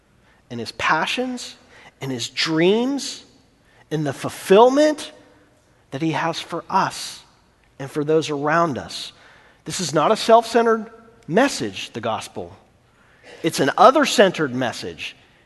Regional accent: California, United States; I'm from California, by the way, too, as well. So I lived in East Coast, West Coast, so I'm partial to California.

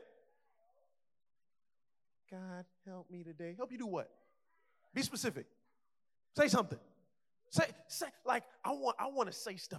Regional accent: Carol City, Florida, United States; I'm from Carroll City.

